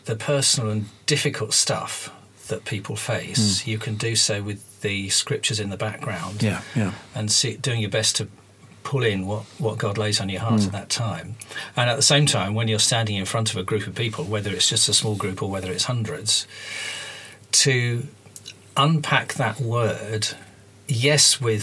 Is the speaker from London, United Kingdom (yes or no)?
yes; Hackney, London, United Kingdom; born there; accent: Cockney; I was born in Hackney, so technically I'm a Cockney.